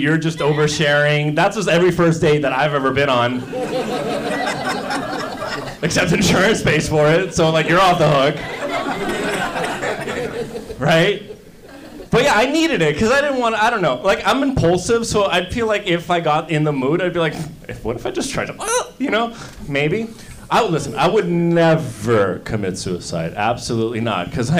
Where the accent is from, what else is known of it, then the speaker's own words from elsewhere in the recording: Miami, Florida, United States; I went to Florida State. I'm from Miami originally.